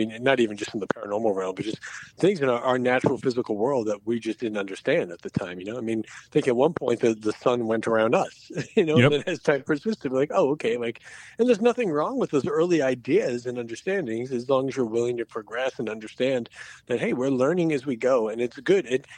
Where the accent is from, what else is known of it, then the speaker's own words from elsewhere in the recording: Rhode Island, United States; I'm definitely a little spoiled growing up in Rhode Island, being in New England here